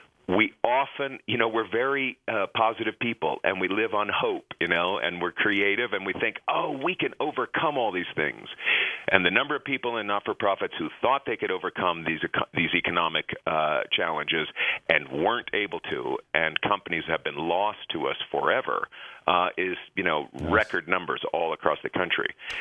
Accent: California, United States; I grew up in the Bay Area, you know, and I came to Tahoe, you know, my childhood, going to ski in the lake.

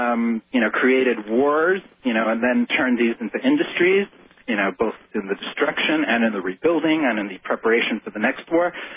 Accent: New York, United States; New York is my hometown, and I'm calling frantically to find out about family and such

